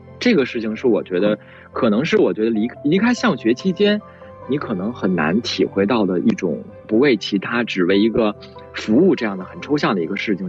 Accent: Beijing, China; 我在北京长大了，这样的本身也是一个热爱北京的人

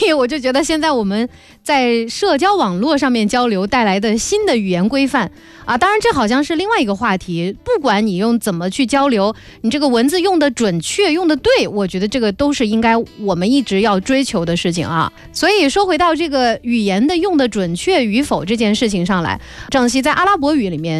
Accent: China; 就好像如果我们中国人不用汉字来交流，而是用拼音来交流的话

